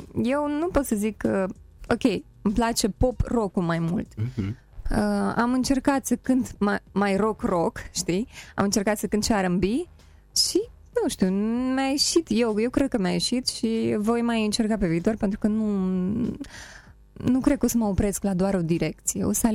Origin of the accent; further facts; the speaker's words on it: Moldova; born there; Sunt mândră că m-am născut în Republica Moldova, chiar dacă nu e așa de ușor aici.